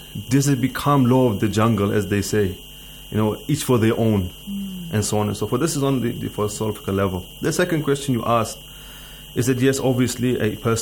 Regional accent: South Africa; I am from South Africa.

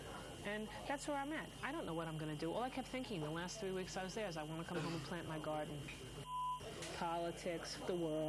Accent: United States; I have, as an American, I have to take responsibility in my country.

